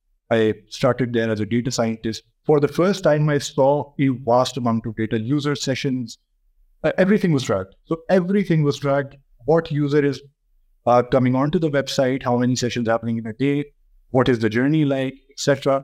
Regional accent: Karachi, Sindh, Pakistan; Born and raised in Karachi, went to university at LUMS, majored in computer science. After I graduated, so I came back to Karachi and then went back to Lahore again to start something with a friend.

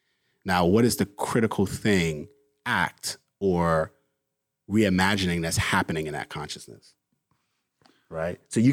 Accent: New York City, New York, United States; we're two kids from New York City

